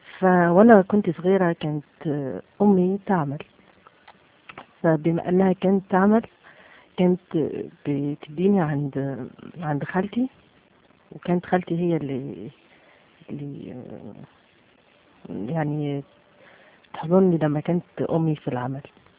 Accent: Algeria; حتى دلوقتي احنا عندنا في الجزائر في كل أسبوع عندنا ساعة

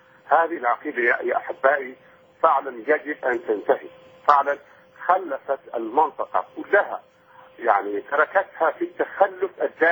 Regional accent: Syria; فأنا كسوري وكمسلم سابق

